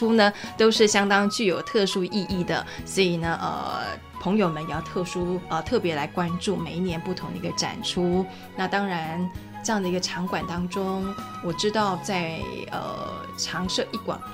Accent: Taiwan

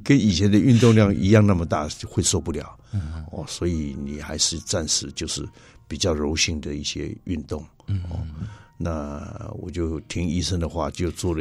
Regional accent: Taichung, Taiwan; 也是我们台中人

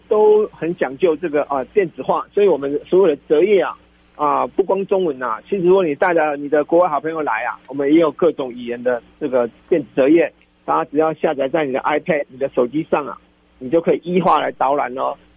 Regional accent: Taiwan; 可是我们台湾人都很努力的重新站起来

